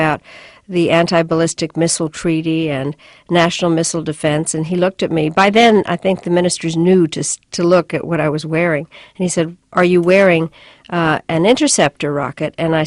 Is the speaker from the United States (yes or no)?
yes; United States; because I'm an American